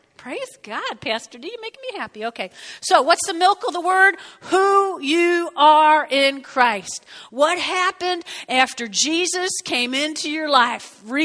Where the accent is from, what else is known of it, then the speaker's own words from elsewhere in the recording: New Jersey, United States; I had this fleeting thought, I'm from Jersey.